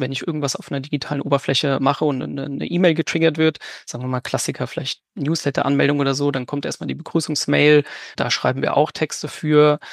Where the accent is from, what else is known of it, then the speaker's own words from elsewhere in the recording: Darmstadt, Hesse, Germany; aus Darmstadt, aus der schönen Wissenschaftsstadt Darmstadt